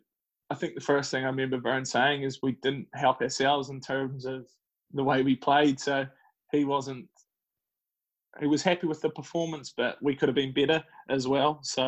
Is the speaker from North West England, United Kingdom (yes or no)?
no; Scotland, United Kingdom; So we always have a bit of a laugh that we're Scottish worst enemies.